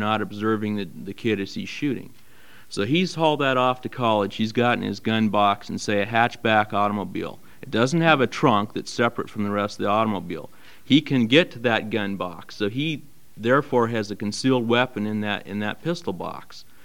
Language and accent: English; Lake Oswego, Oregon, United States; I'm from Lake Oswego.